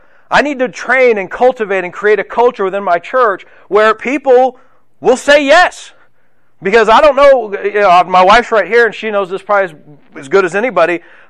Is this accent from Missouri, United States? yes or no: yes; Missouri, United States; When my wife and I moved to Kentucky. We're from Missouri.